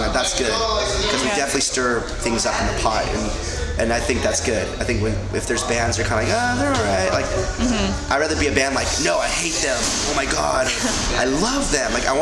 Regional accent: Santa Cruz, California, United States; I grew up in Santa Cruz, Northern California. I grew up there till I was 18

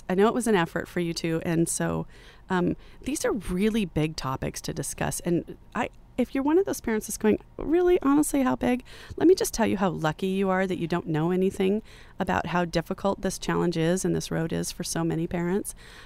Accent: Riverside, California, United States; I mentioned that because I grew up in Riverside.

